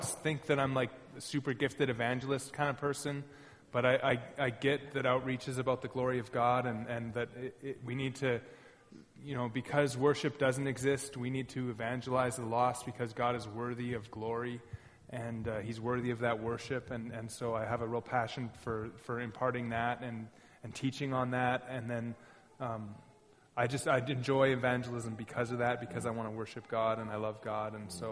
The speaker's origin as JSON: {"language": "English", "country": "Canada", "said": "As a Canadian, you can only work 20 hours at seminary"}